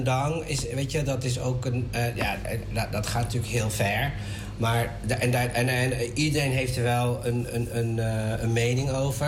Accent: Netherlands; born there; En wij zijn Indo's, of Indo's Moluks, die in Nederland geboren zijn. En wij zijn opgevoed bijvoorbeeld met poeders, omdat er verder niks was.

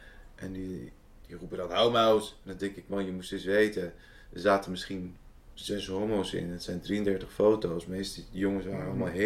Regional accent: Amsterdam, North Holland, Netherlands; born there; Ik ben in Amsterdam-Noord geboren.

